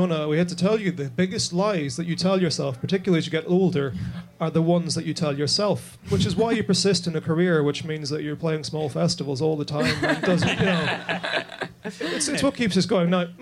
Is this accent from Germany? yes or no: no; Ireland; as an Irishman, I cannot say it makes you more honest.